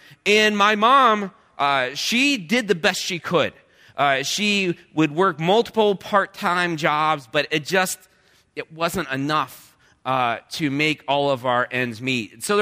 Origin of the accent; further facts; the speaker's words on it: Iowa, United States; born there; also born or lived in West Virginia; I was born in Iowa, but my dad had got transferred for work and got transferred over to Parkersburg, West Virginia.